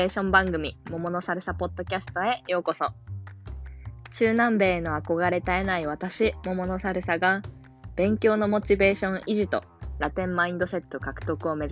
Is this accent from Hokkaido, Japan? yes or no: no; Hiroshima, Japan; 私は広島県の出身で、実家が瀬戸内海のに面したところにあるんですね。だから、まあ、もちろん海が大好きで、海のそばで育ったんですけど